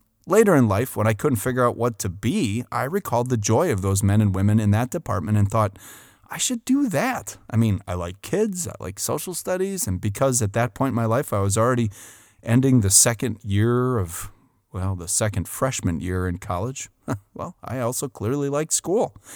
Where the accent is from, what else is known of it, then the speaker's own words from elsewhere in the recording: Port Washington, United States; I was elected mayor of my hometown of Port Washington.